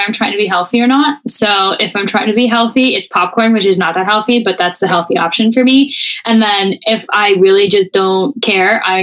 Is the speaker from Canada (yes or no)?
yes; Canada; we're French Canadian.